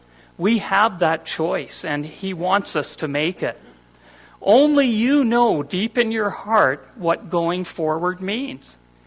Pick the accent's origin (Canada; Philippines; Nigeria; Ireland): Canada; Brandon, Manitoba; when I grew up in Brandon, Manitoba, 921 7th Street